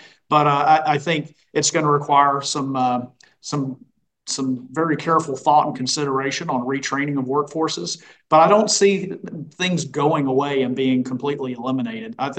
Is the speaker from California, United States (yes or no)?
no; Florida, United States; Well, and we're already seeing that in my home state of Florida